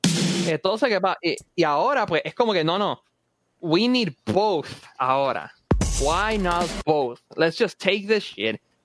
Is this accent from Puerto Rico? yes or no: yes; Bayamón, Puerto Rico; Sí, pero yo soy de Bayamón.